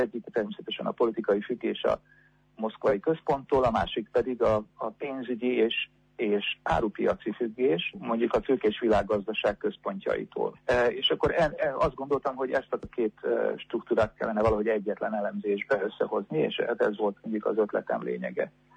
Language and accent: Hungarian; Budapest, Hungary; ugye én budapesti vagyok, tehát Magyarország volt ugye az elsődleges referenciapontom